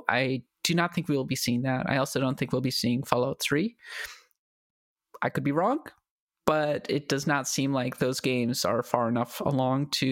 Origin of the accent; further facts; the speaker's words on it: United States; As an American, it really reframes a lot of things.